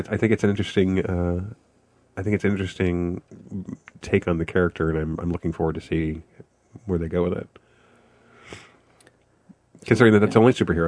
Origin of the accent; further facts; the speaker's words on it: Wichita, Kansas, United States; I'm from Wichita.